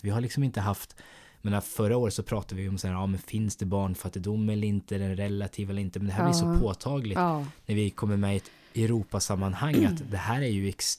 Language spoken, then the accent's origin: Swedish; Jönköping, Jönköping County, Sweden; Så det gör en ju väldigt stolt som Jönköpingsbo att människor är så pass öppna och toleranta.